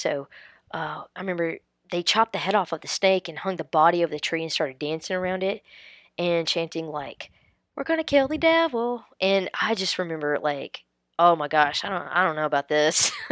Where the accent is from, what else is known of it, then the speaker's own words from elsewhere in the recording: Southern United States, United States; So, with all these different religions, and growing up in the South, I was introduced to multiple different Protestant religions.